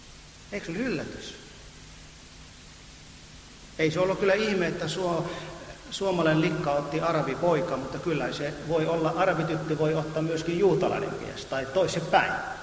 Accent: Israel; moved away as an adult; now in Finland; Minun rakas maani, joka mä oon siellä syntynyt, kasvanut ja tulin kyllä Suomeen siihen suomalaisten rakkauteen perään väliaikaisesti. Ja nyt tupsahtanut 25 vuotta ja on vielä väliaikaisesti.

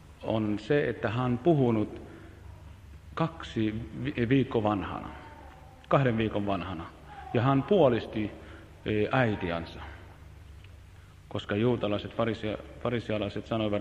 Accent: Israel; Finnish is a second language; No minä olen Israelista.

